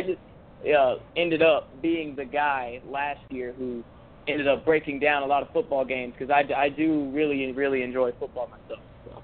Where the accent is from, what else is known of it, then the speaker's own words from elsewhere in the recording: Georgia, United States; I have family down here, and I'm originally from Georgia, and I spent a nice part of my childhood from down here